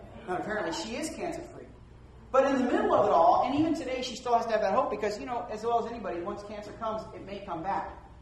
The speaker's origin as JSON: {"language": "English", "region": "Virginia", "country": "United States", "said": "I'm from the South too. I'm from Virginia. And they talk back to us in the South."}